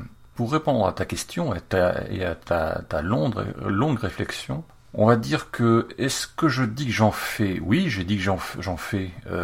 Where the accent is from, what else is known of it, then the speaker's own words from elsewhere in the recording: France; en tant que Français, on est des gens qui attendons que le ciel nous tombe sur la tête